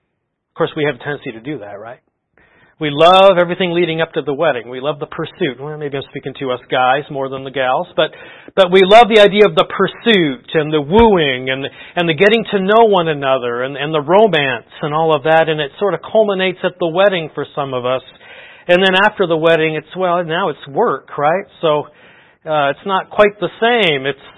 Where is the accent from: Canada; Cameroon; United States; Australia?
Canada; I'm Canadian, so you have to bear with me on some of these references.